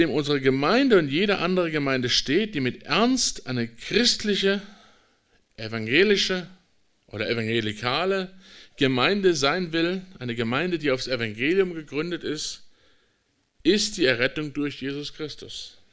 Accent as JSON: {"language": "German", "region": "Rhineland", "country": "Germany", "said": "ich bin Rheinländer"}